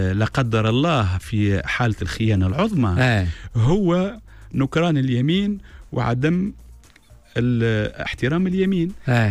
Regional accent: Tunisia; انا مواطن تونسي

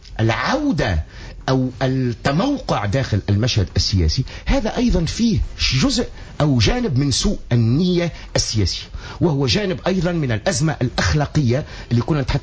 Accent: Tunisia; لأن احنا عندنا في تونس قلبان الفيستا كما قفل الصباط

